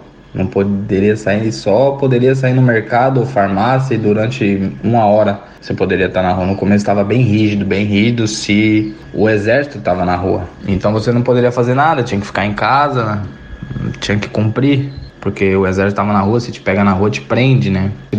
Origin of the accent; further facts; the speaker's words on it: São Paulo, Brazil; also born or lived in Bahia; now in Itajaí, Brazil; Eu sou baiano, né, natural da Bahia, mas minha família foi quando eu tinha 2, 3 meses de nascido, minha família foi para São Paulo, onde eu fui criado, né? Então minha família toda é de São Paulo